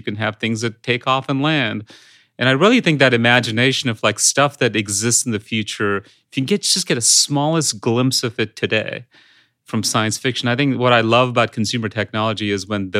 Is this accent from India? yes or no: yes; India; English is a second language; I grew up in India as a child of American pop culture. In fact, that's how I learned English. Like, I didn't learn it at schools.